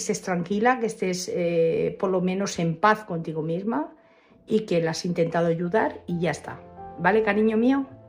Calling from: Madrid, Community of Madrid, Spain; de Madrid.

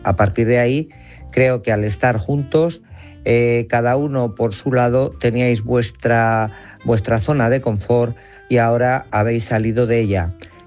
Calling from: Guadalajara, Castilla-La Mancha, Spain; de Guadalajara.

